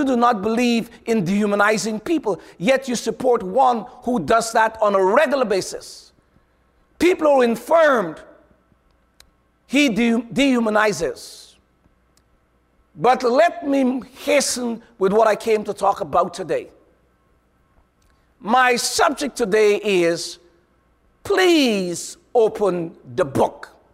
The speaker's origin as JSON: {"language": "English", "country": "Guyana", "said": "I am from Guyana. Yes, I am, in South America."}